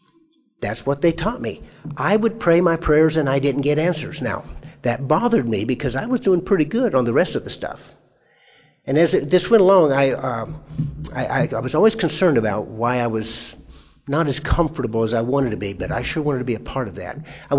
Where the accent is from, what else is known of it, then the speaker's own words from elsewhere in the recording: Minnesota, United States; also born or lived in Omaha / Alaska; After we had moved to from where I was born in Omaha, and after we had gone to Alaska, we came back to a place called Minnesota, to a city in Minnesota, and that's where the farm was.